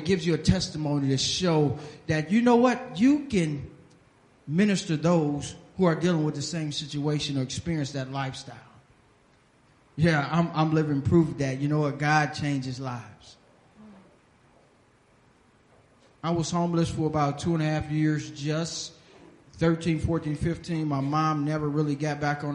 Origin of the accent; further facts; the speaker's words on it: Cleveland, Ohio, United States; from Cleveland, Ohio.